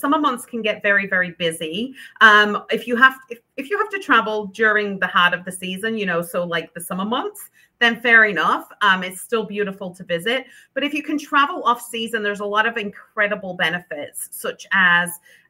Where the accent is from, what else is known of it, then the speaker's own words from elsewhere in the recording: Greenville, South Carolina, United States; now in Asheville, United States; Greenville, South Carolina. I'm actually from